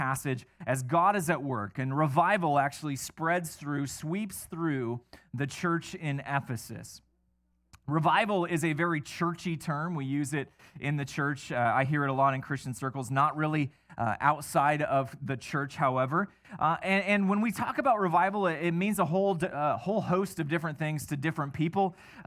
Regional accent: Iowa, United States; I was asked to be a part of a group of students starting a Bible study in my hometown. There was basically a juvenile delinquent center. It was a center for troubled youth in our community sent from all over the state of Iowa

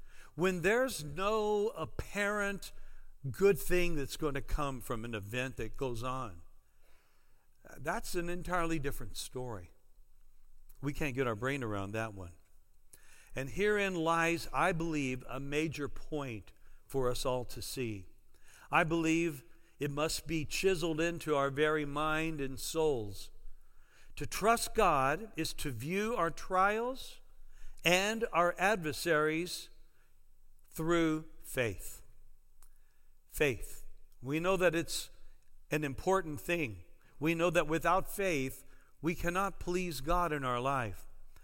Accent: Indiana, United States; I remember wanting a boy so bad, a young son, to play basketball with growing up in Indiana.

